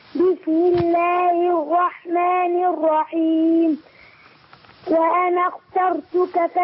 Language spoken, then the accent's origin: Arabic; Qalyubia, Egypt; الكاليوباي.